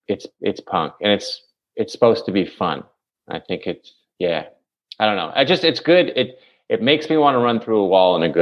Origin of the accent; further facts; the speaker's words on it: Canada; I'm from Canada.